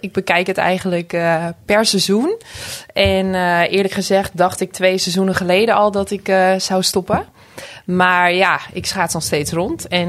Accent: Sneek, Friesland, Netherlands; born or raised there; also born or lived in Harlingen

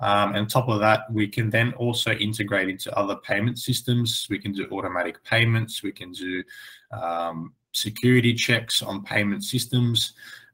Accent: Sydney, New South Wales, Australia; I'm from Sydney, Australia.

